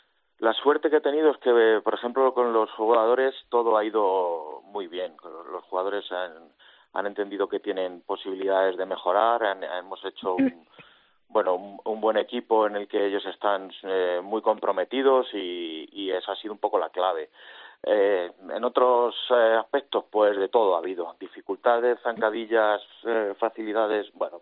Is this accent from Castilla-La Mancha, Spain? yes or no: yes; Toledo, Castilla-La Mancha, Spain; me permite vivir en Toledo, que es de donde soy